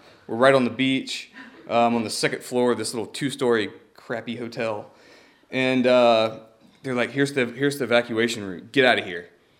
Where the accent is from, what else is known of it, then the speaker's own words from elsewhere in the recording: the South, United States; So I'm from the South. I don't really know anything about tsunamis. I've only been here for 2 years.